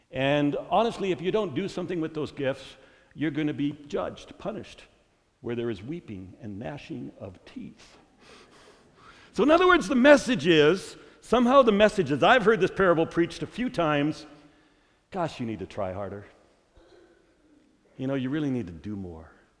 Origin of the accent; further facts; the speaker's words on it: Minnesota, United States; accent: Minnesota; even though you all make fun of me the way I say bag, but I'm from Minnesota and I've tried to change it and it's just the way it is.